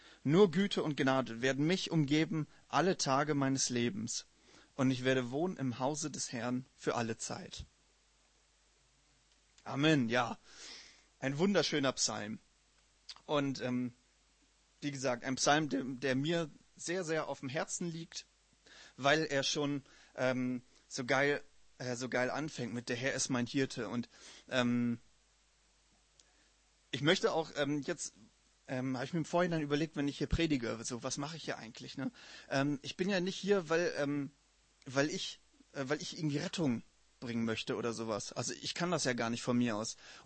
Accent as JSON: {"language": "German", "town": "Münster", "region": "North Rhine-Westphalia", "country": "Germany", "said": "ich komme aus Münster"}